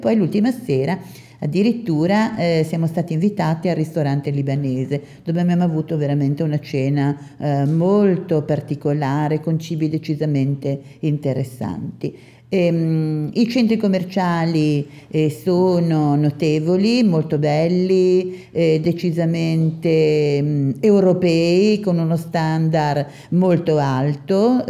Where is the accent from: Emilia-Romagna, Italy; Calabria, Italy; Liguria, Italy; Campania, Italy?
Liguria, Italy; Genoa; per noi che veniamo da Genova in particolare, dove siamo abbastanza vecchi